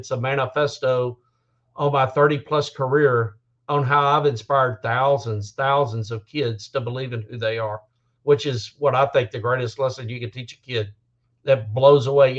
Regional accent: Port Neches, Texas, United States; In the Twitter world, I might be known as … I grew up in the Port Neches Groves area, which is by Beaumont, which is east of Houston by Louisiana.

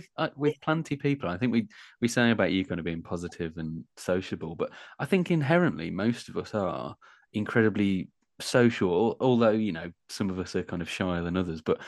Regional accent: Birmingham, West Midlands, United Kingdom; accent: Birmingham; I'm in Birmingham, as you can tell from my accent, yes.

